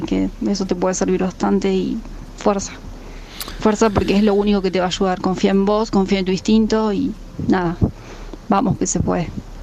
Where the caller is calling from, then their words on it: Argentina; desde Argentina. Quería participar del programa de hoy y darles mi opinión.